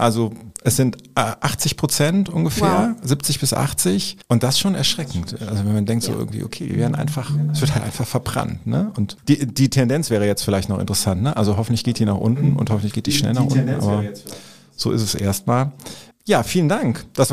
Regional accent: Eifel, Germany; now in Cologne, Germany; weil ich bin in der Eifel groß geworden und da ist das so natürlicher Lebensraum, ne?

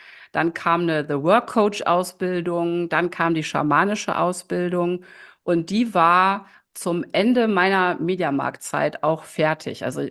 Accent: Düsseldorf, North Rhine-Westphalia, Germany; also born or lived in Ratingen; Also ich bin 51 Sommer jung. Ich lebe in Düsseldorf. Das ist auch meine Heimatstadt, meine Herzstadt. Ich bin zwar in Ratingen geboren, aber vom Herzen immer schon Düsseldorferin.

